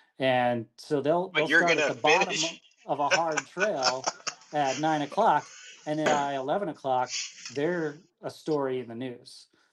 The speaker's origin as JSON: {"language": "English", "town": "Beaumont", "region": "Texas", "country": "United States", "tie": "born or raised there", "moved": "as an adult", "lives_now": "Arizona, United States", "said": "But yes, I growing up in Texas, I dealt with ticks there, and I'm so happy that that's not a thing here."}